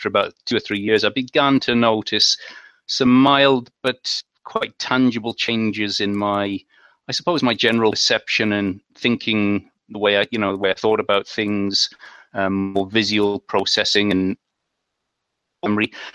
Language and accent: English; North East England, United Kingdom; I had a pretty average upbringing for the UK. I grew up in Northeast England, I guess, kind of working class background.